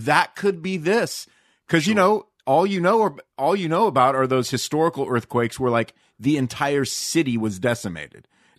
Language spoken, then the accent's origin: English; California, United States; See, I never experienced that growing up in SoCal.